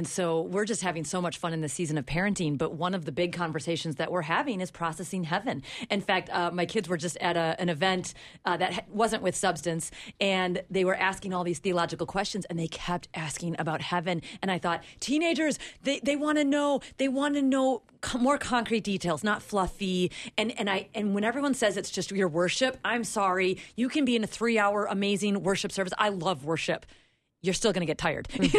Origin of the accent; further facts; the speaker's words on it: Wisconsin, United States; I think or there's going to be cheese curds. I'm from Wisconsin, so come on.